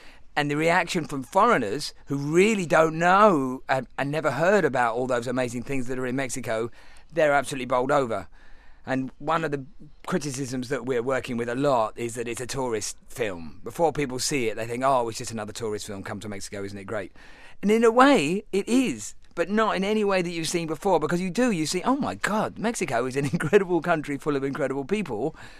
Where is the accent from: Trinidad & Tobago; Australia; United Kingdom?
United Kingdom; England; now in Los Angeles, United States; because as an Englishman I come and I'd try to hang out in the little bits of English speak